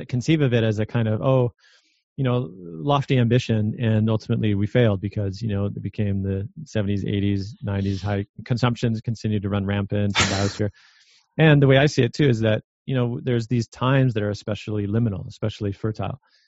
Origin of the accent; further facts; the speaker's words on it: Canada; I do see as a Canadian, you know, looking south